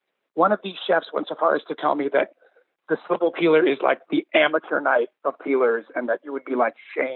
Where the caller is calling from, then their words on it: Los Angeles, California, United States; I am in Los Angeles.